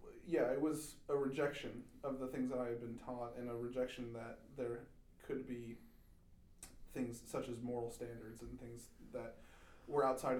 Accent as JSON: {"language": "English", "region": "Florida", "country": "United States", "tie": "born or raised there", "also_born_or_lived": "Carmel, Indiana", "said": "Well, I was born in Carmel, Indiana. I moved down to Florida when I was one."}